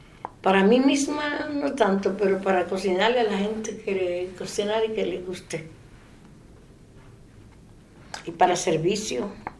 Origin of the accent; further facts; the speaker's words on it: Dominican Republic; also born or lived in New York; now in United States; Yo soy dominicana. Vine a Estados Unidos en 1979. Viví en Nueva York con mis hijos y mi esposo